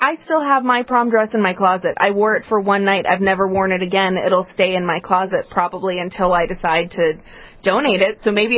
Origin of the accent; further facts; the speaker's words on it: Glen Burnie, Maryland, United States; Yeah, so I'm from Glen Burnie